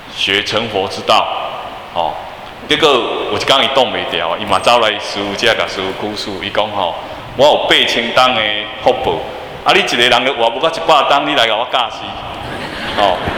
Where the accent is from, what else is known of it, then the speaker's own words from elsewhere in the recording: Taiwan; 也算是帮我们台湾人啊，可以种下这个福田